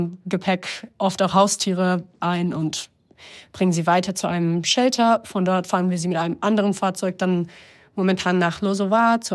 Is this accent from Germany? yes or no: yes; Münster, North Rhine-Westphalia, Germany; now in Kramatorsk, Ukraine; ich bin 26 Jahre alt, ich komme ursprünglich aus Münster, aber momentan leite ich hier in Kramatorsk im Donbass in der Ostukraine eine NGO.